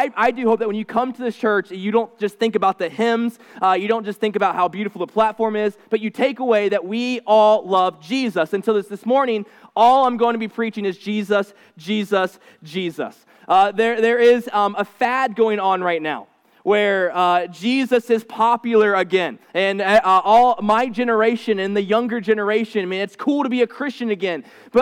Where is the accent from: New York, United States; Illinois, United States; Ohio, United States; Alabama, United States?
Ohio, United States; I am born and raised in Ohio, and I am a ginormous Buckeyes fan